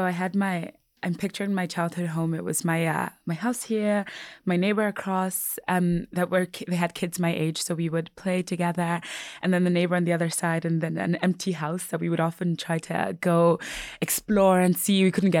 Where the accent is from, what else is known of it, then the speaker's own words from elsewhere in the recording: Nigeria; now in Canada; We could talk about growing up in Nigeria.